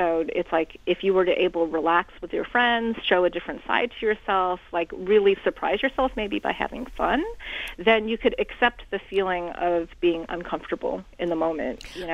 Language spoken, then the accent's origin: English; United States; I'm Chinese American. I'm very good at reading. I'm not very good at athletic things.